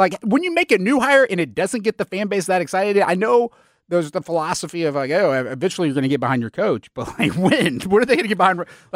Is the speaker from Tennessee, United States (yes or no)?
yes; Memphis, Tennessee, United States; I'm historically from Memphis.